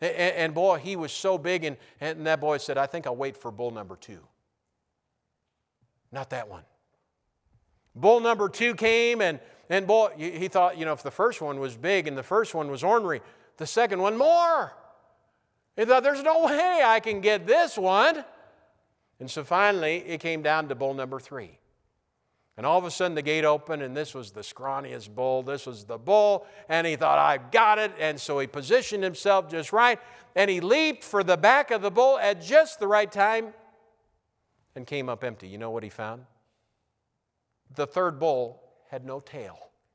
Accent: United States; I'm free as an American, but I'm also free because I'm a Christian.

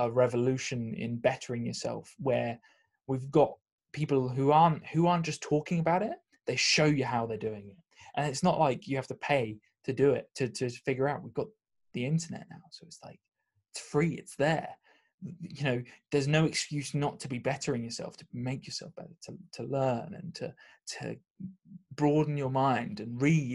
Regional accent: England, United Kingdom; this is why the Premier League is the best league, in my opinion, even if I am English and saying this.

